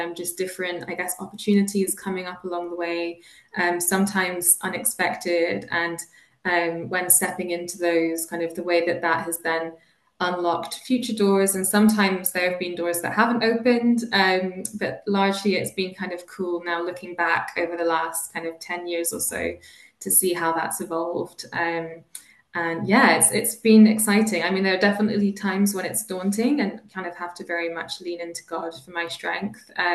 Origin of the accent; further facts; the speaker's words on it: Pokhara, Gandaki Province, Nepal; So I grew up in Nepal, and I spent my primary school or elementary school years in a city that I called Pokhara.